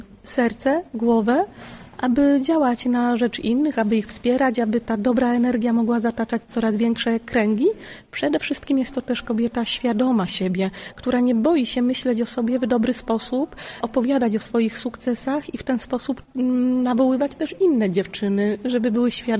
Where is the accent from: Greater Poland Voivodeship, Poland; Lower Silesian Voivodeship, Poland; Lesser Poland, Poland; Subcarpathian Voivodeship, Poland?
Lower Silesian Voivodeship, Poland; Lądek-Zdrój; now in Bieszczady, Poland; Ja w Bieszczadach mieszkam prawie od 8 lat, a pochodzę z Lądka Zdroju, czyli Kotlina Kłodzka, Dolny Śląsk i mam ogromny sentyment do tego miejsca w naszym pięknym kraju. W sercu mam zawsze Kotlinę Kłodzką, bo tam się urodziłam.